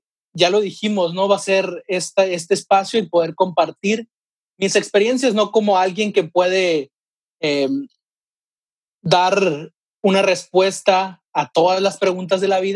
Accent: Los Mochis, Sinaloa, Mexico; tengo 22 años, soy de Los Mochis, Sinaloa.

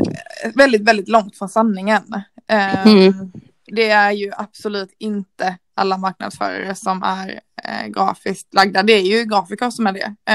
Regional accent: Sweden; accent: mix of Scanian, Smålandic and Gothenburg; also born or lived in Växjö; now in Gothenburg, Sweden; Så min dialekt är lite blandad mellan skånska, småländska och våra Göteborgs vibbar nu då. Men jag tror inte de har lyckats skina igenom riktigt. men jag bor i Göteborg sedan ungefär 6 år tillbaka i tiden.

